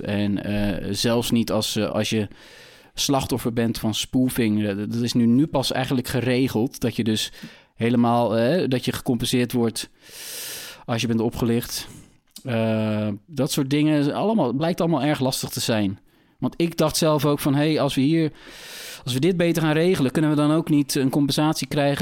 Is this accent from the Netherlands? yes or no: yes; Netherlands; dat wij relatief veel geld betalen. Als Nederlanders voor onze internetverbinding